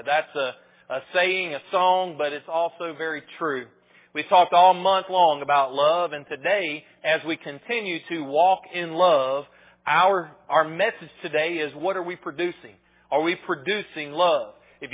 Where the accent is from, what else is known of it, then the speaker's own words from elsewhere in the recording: Wilmer, Alabama, United States; And I'm from Wilmer, Alabama.